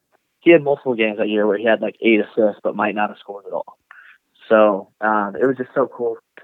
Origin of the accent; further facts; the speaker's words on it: Kansas, United States; who obviously is from, we're from Kansas, and I don't think Ben got enough love coming out of high school